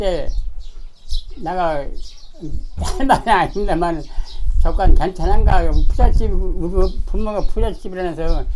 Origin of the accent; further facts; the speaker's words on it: Boseong, South Jeolla, South Korea; now in Jeonju, South Korea; 원래 고향 보성군 미령면 덕에 그 사자고 여기 왔어, 이사를 왔어.